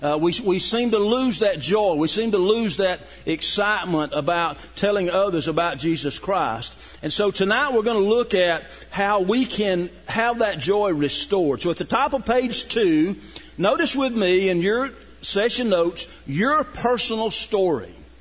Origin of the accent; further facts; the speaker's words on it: Rome, Georgia, United States; born there; I was born in Rome, Georgia.